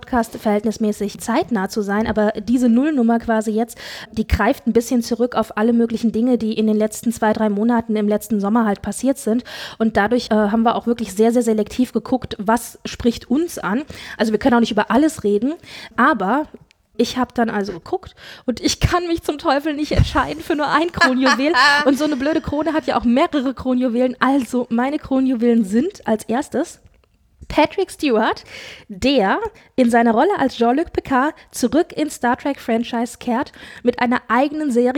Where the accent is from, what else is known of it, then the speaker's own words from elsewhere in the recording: Frankfurt, Hesse, Germany; Wir kommen beide aus der Frankfurter Region bzw. Frankfurt